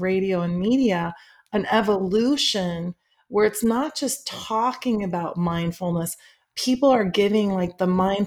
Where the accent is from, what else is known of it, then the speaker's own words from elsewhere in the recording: Schaumburg, Illinois, United States; I grew up in Schaumburg.